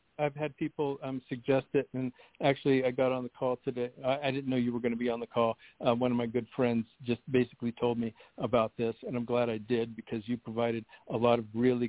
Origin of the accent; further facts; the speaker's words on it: Seattle, Washington, United States; I'm from Seattle.